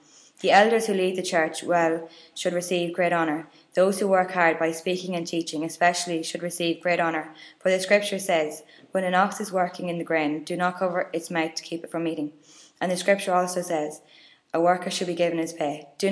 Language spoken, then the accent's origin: English; Cavan, Ulster, Ireland; I'm from Cavan